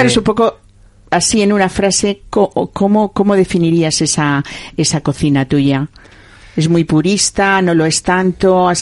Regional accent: Spain; cuando uno sale fuera que somos españoles

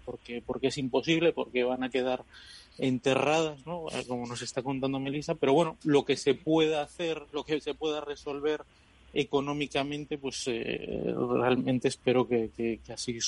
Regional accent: Venezuela

